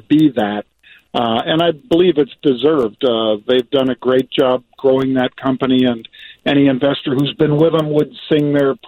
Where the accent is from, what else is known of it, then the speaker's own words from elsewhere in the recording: Chicago, Illinois, United States; I'm proud of them just being a Chicagoan.